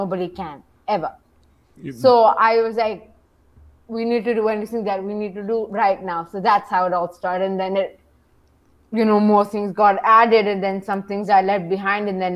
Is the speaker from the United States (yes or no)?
no; Islamabad, Islamabad Capital Territory, Pakistan; I am from Islamabad, Pakistan, and I'm a stand-up comedian.